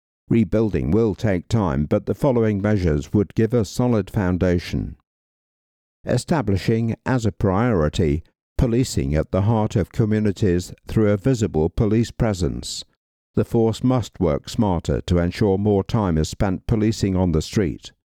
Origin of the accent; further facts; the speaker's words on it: Stockton-on-Tees, North East England, United Kingdom; now in Middlesbrough, United Kingdom; I grew up in Stockton and now live in Middlesbrough with my wife and young family.